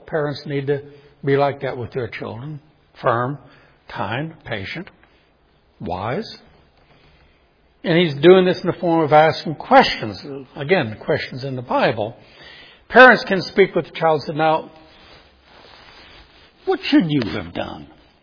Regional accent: New Orleans, Louisiana, United States; Now, I grew up in New Orleans. That wasn't unusual.

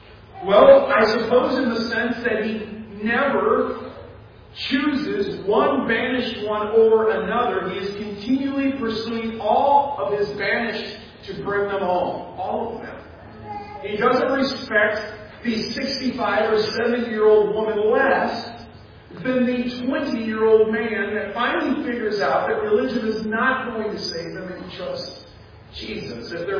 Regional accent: United States; born there; I was born in America, and so that means that right off the bat, I have a pretty good chance of hearing the gospel

